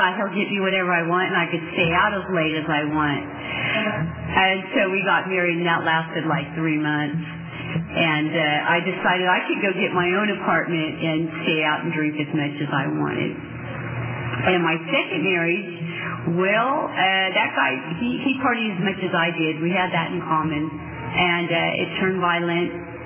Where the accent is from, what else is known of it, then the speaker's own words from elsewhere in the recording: Tulare, California, United States; I grew up in Tulare and in the Visalia area, and went to school there, and felt a little different.